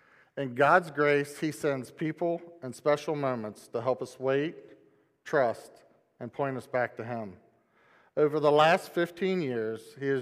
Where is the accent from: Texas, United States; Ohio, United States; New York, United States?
Ohio, United States; Woodsfield; It was a family from our church that I grew up in Woodsfield.